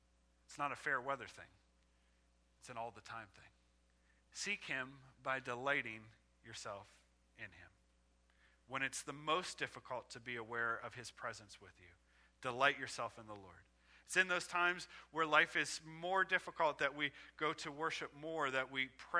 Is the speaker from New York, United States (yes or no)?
no; Ohio, United States; And I'm from Ohio, so I say milk, not milk. Everyone's like, it's not milk. Well, in Ohio, that's how we say it, all right?